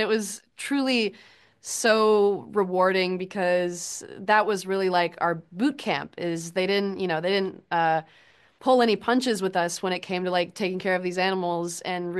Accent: Texas, United States; because again, I'm from Texas.

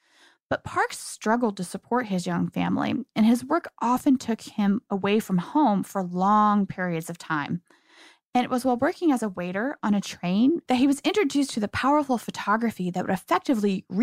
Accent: Kansas, United States; I've been there because I grew up in Kansas myself.

